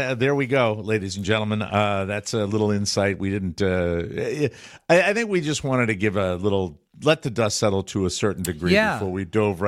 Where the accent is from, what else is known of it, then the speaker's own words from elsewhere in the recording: Florida, United States; It might have been my hometown airport down here in Florida